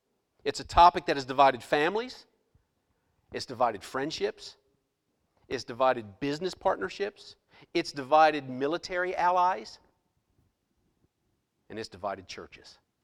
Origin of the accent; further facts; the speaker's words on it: Maryland, United States; My brother owns apartment houses back in Maryland, my hometown